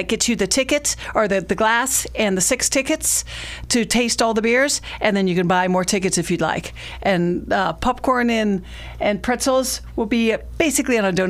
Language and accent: English; Montana, United States; now in Oregon, United States; I'm from Montana originally, and I had a choice when Chris retired to go anywhere, and we chose the Umpqua Valley, and over Montana even.